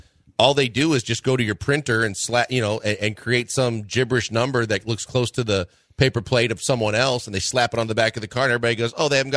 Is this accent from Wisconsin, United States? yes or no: yes; Milwaukee, Wisconsin, United States; and obviously growing up in the Midwest in Milwaukee, softball was like a major deal.